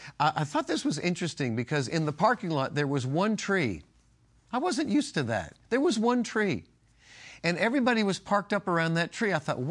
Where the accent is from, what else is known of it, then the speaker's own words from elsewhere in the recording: New York, United States; moved away as an adult; also born or lived in Massachusetts; I lived on the East Coast, born on the East Coast. I was born in New York and I moved when I was 20 years old.